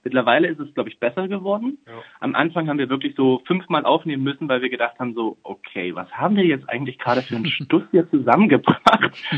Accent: Saxony, Germany; ich bin damals von meinem Heimatort in der schönen Oberlausitz, also das ist der tiefste Osten Sachsens, bin ich damals mit meiner Ausbildung nach Leipzig gezogen.

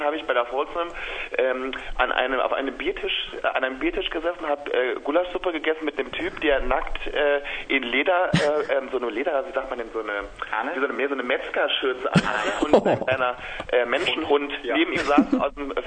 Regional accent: Saarland, Germany; now in Berlin, Germany; Und ich komme eigentlich aus dem schönen, wunderschönen Saarland. Im Südwesten und bin seit wann in Berlin? Seit 2012.

